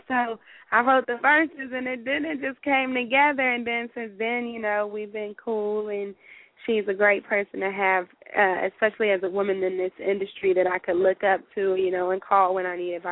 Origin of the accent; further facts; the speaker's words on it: Maryland, United States; moved away as an adult; now in Atlanta, United States; but after I graduated high school in 2008, I moved from Maryland to Atlanta, and I got my start in songwriting there